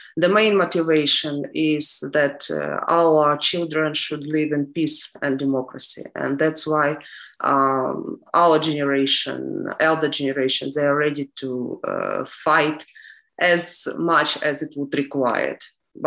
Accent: Mariupol, Donetsk Oblast, Ukraine; paying attention that Mariupol is my native city, it's my hometown.

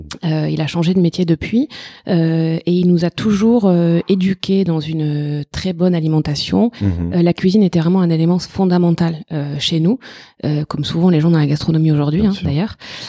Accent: Southwest France, France; moved away as an adult; now in Paris, France; Je suis originaire du Sud-Ouest. Ça fait 13 ans que je vis à Paris. Voilà, je suis mariée, j'ai un enfant qui a 5 ans.

